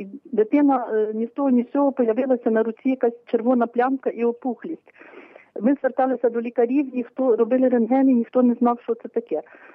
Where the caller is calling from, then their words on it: Letychiv, Khmelnytskyi Oblast, Ukraine; я з Летичева